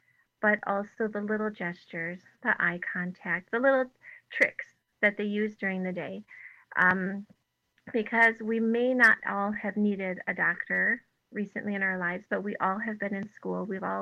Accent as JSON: {"language": "English", "town": "Howards Grove", "region": "Wisconsin", "country": "United States", "tie": "born or raised there", "said": "For example, where I grew up in Howards Grove, just north of Sheboygan, my grandparents told me that our local church held their services in German until the outbreak of World War II."}